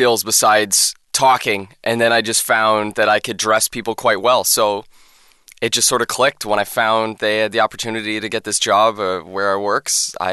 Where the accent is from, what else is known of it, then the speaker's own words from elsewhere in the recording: Kingston, Ontario, Canada; Well, I'm from a hockey town, actually.